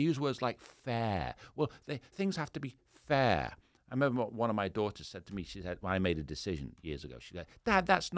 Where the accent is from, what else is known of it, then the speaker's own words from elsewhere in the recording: England, United Kingdom; when I was a kid growing up in England